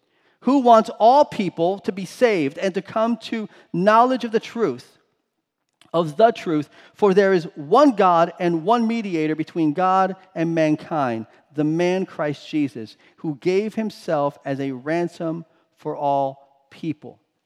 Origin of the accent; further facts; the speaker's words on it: Florida, United States; Growing up in South Florida, we had canals and we had lakes and we had alligators.